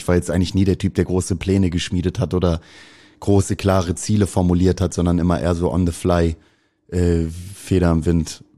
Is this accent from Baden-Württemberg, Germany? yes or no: no; Hamburg, Germany; Ich bin in Hamburg geboren, im Nordwesten Hamburgs aufgewachsen, Niendorf, Schnelsen, bis ich 15 war. Dann bin ich mit 15 nach Lutteroth gezogen, nach Eimsbüttel. Dann bin ich von da auf den Kiez gezogen, ein Jahr später oder eineinhalb Jahre später.